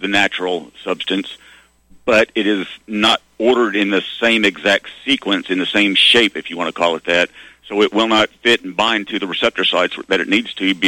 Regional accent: Arkansas, United States; You know, like I said, I grew up in Arkansas. I know people who actually knew the Clintons

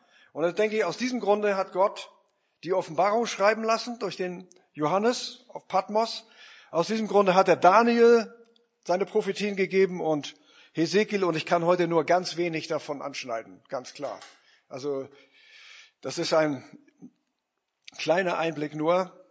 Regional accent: Lauenburg, Schleswig-Holstein, Germany; Lauenburg, das ist ja meine Heimatstadt hier

